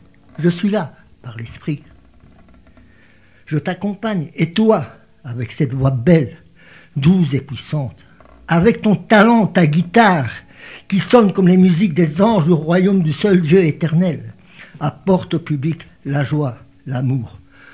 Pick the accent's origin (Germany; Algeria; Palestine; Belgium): Belgium; Brussels, Brussels-Capital Region; Parce que nous, on vient de Bruxelles, hein, c'est pas gagné pour vous avoir.